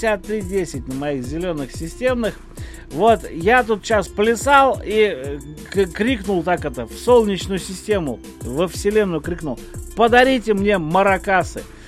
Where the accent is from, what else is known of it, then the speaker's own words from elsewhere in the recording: Moscow, Russia; я как основной москвич могу утверждать точно